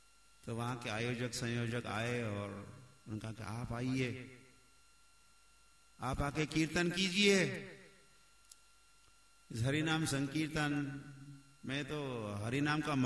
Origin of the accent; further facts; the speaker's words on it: Maharashtra, India; born there; जिस गांव में मेरा जन्म हुआ महाराष्ट्र में